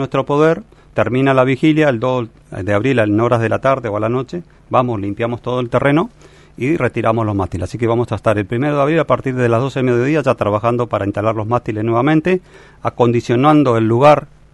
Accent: Río Grande, Tierra del Fuego, Argentina; born there; yo soy nacido acá en Río Grande, esa es mi casa, yo vivo ahí.

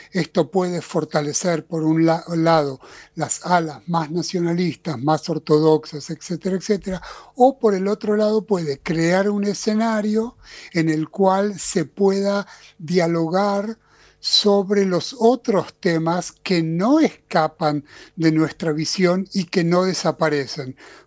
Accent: Argentina; moved away; nosotros como argentinos, yo soy ex argentino, quizás vivo acá 47 años

